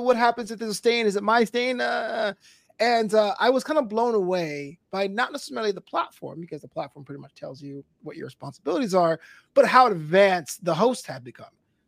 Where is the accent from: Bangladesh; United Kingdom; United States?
United States; Brooklyn, New York; So I'm glad you asked this because I'm from Brooklyn. And that's very important.